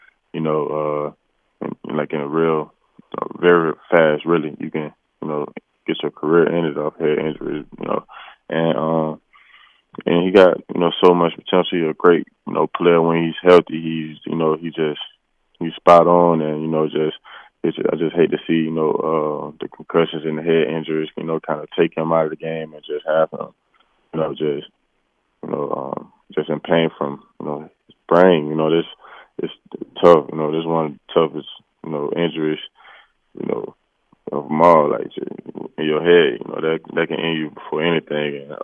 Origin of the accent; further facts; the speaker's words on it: Tuscaloosa, Alabama, United States; You know, just growing up in Tuscaloosa, obviously, you know, the few, you know, Bama boys that came through